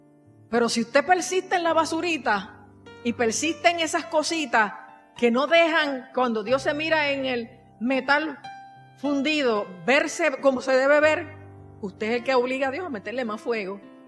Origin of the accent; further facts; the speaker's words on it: Puerto Rico; Por eso nos estamos humillando como puertorriqueños y nos tenemos que humillar más.